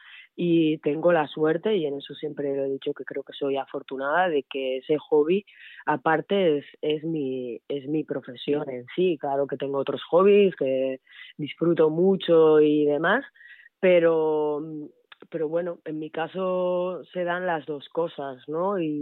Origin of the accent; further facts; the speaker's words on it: Pamplona, Navarre, Spain; moved away as an adult; also born or lived in Lleida; Yo me fui como bien dices, de Pamplona, de Beti Onac, que era el equipo donde estaba hasta juveniles, y me fui a estudiar a Lleida con 18 años